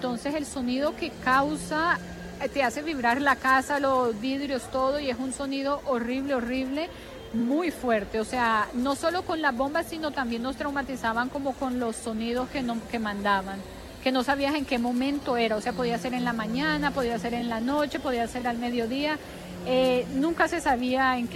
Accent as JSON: {"language": "Spanish", "town": "Bucaramanga", "region": "Santander", "country": "Colombia", "tie": "born or raised there", "also_born_or_lived": "Beirut, Lebanon", "said": "Mi papá es libanés, mi mamá es de Bucaramanga, es colombiana, ella es de La Guajira, pero yo nací en Bucaramanga y vivimos en Bucaramanga, crecí en Bucaramanga."}